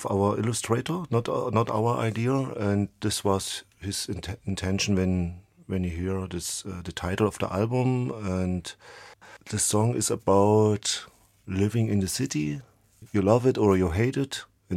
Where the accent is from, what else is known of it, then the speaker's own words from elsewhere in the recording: Wolfen, Saxony-Anhalt, Germany; English is a second language; This was the time when I moved from my hometown, Wolfen, in the near of Bitterfeld, very nice city, to Halle.